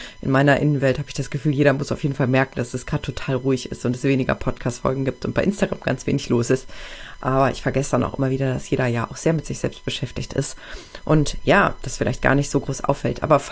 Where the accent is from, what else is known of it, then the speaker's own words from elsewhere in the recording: Aachen, North Rhine-Westphalia, Germany; ich verlasse jetzt meine Heimatstadt Aachen, wo ich eigentlich immer gelebt habe. Ich war zwar viel im Ausland unterwegs, aber immer nur für eine begrenzte Zeit